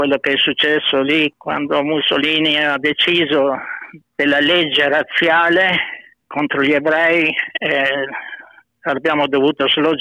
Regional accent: Trieste, Friuli-Venezia Giulia, Italy; invece a Trieste la M è anche una parola triestina che significa tutto altro

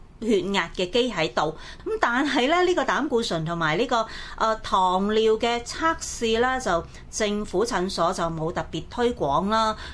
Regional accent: Guangdong, China; 我哋广东人都有句俗语话，辛苦搵嚟自在食。

